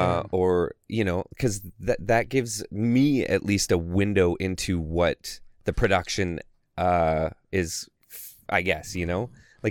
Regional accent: Canada; I'm from Canada.

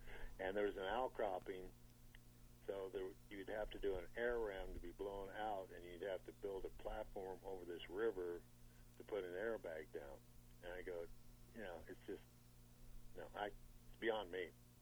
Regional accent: St. Louis, Missouri, United States; You know, I grew up around the St. Louis area, so, you know, we used to follow the Cardinals.

